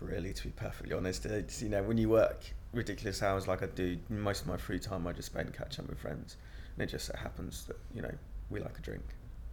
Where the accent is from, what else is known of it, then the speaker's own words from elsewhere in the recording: Newbury, South East England, United Kingdom; now in Balham, United Kingdom; I'm 25, and I live in Balham at the moment, but I grew up in Newbury.